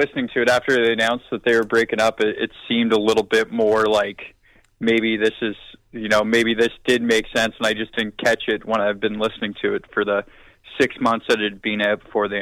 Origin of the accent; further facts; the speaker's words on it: Canada; you kind of come to the life realization as a Canadian growing up playing hockey